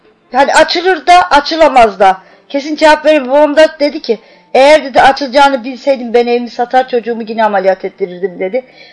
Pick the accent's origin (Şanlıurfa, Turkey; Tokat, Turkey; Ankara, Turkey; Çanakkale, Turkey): Tokat, Turkey; Turhal; also born or lived in Amasya; Tokat'ın Turhal ilçesinde oturuyorum. Aslen Amasyalıyım, Amasya doğumluyum. 1978'de Tokat'a taşınmışız, Turhal ilçesine taşınmışız biz. Babamlar yani, daha doğrusu ben çocukken.